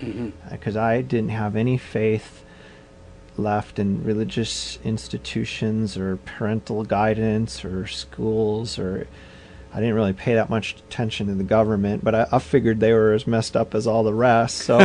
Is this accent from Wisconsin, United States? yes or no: yes; Milwaukee, Wisconsin, United States; I grew up in Milwaukee. That was a lake, Michigan.